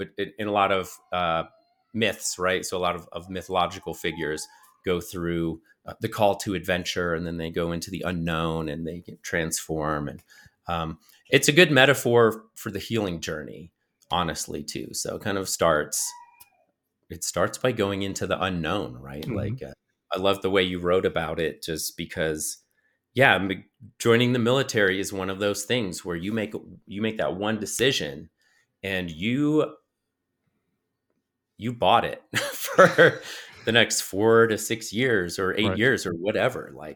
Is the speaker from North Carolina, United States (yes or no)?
no; Colorado, United States; I am from Colorado. I'm used to hiking these mountains and stuff, but we start at 5,000 feet and go to 14,000 feet.